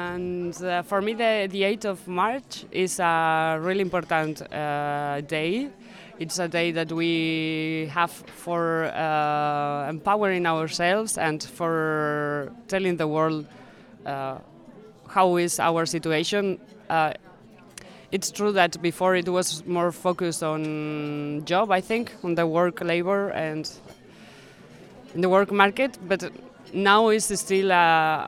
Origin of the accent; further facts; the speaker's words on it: León, Castile and León, Spain; English is a second language; I come from Spain, from León, in the north of Spain.